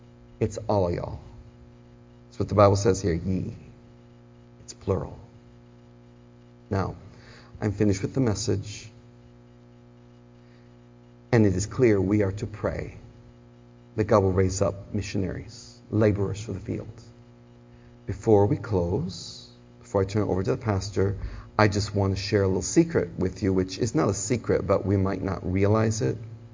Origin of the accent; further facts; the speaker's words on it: Michigan, United States; also born or lived in Alabama; I'm a Michigander and proud of it, but I have documentation showing that I was born in Alabama and have the right to interpret this like a southerner.